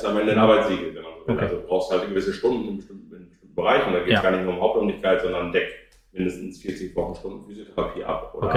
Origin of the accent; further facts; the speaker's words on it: Lower Saxony, Germany; Ich komme aus der Grafschaft Bellheim ursprünglich